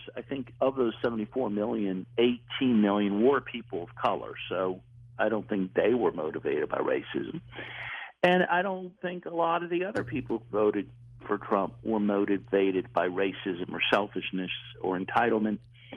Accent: Louisville, Kentucky, United States; born there; By the way, I'm a Kentucky boy myself. I was born in Louisville, Kentucky.

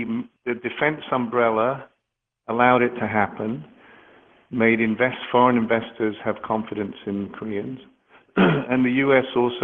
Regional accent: United Kingdom; I'm British

